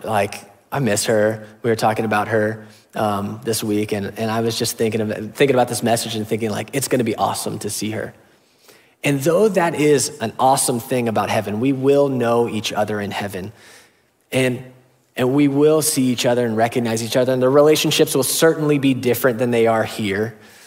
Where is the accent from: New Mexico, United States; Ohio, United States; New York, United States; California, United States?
Ohio, United States; Beavercreek; from Beaver Creek. I live in Ohio and in the United States, in North America, on planet Earth.